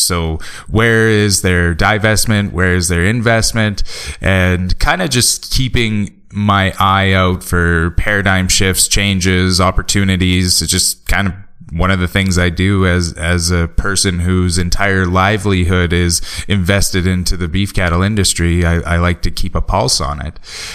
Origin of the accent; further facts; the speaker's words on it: Canada; I'm Canadian, so forgive me.